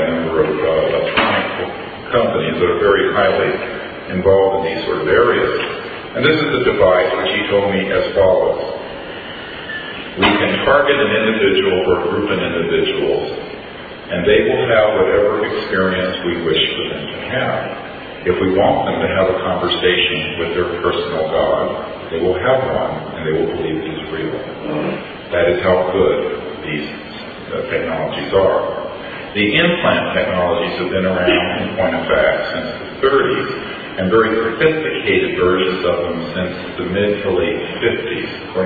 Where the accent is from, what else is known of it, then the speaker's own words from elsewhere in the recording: United States; I personally take no offense to that idea being brought up in terms of being an American